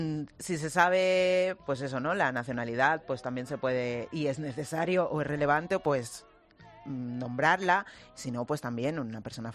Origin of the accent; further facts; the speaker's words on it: Spain; española, creo que también puedo contar lo que vivo, ¿no?